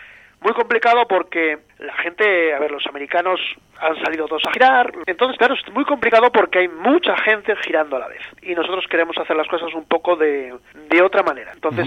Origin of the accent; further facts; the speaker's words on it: Asturias, Spain; siendo asturianos teníamos que meter una gaita un día de estos